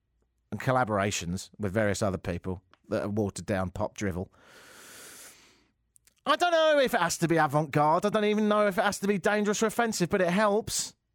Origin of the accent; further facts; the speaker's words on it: England, United Kingdom; And I turn to my home country of England, and a YouTube clip which tells us a step-by-step guide on how to create today's modern pop song.